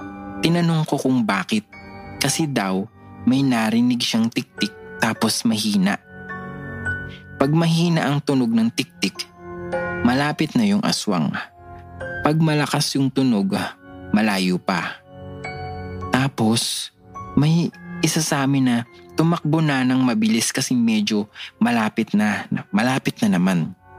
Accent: Manila, Metro Manila, Philippines; Sa Manila ako lumaki. Pero our family always find time to go back to my dad's hometown, which is Antique.

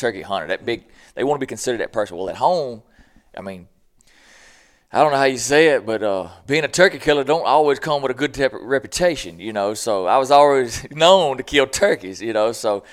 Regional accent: Mississippi, United States; We always joke, I'm down from Boogie Bottom, what they call it, so where I grew up.

